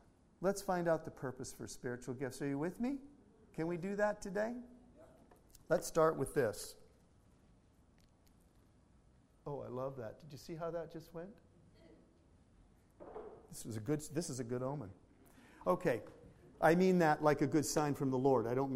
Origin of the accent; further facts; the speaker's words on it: Canada; I'm Canadian, and my friends were Canadian, and now they live in the U.S.